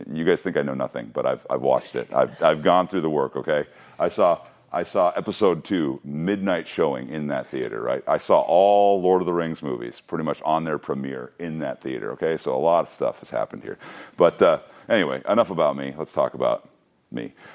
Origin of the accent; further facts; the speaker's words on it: Wadena, Minnesota, United States; Hey, this is a picture of my hometown movie theater. This was Main Street growing up. I lived in a town of 4,000, Wadena, Minnesota, and I went to this movie theater every once in a while, of course.